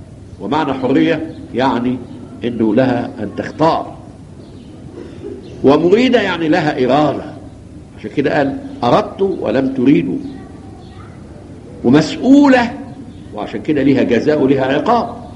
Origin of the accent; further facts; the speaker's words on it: Egypt; إحنا مصريين لونه قمحي،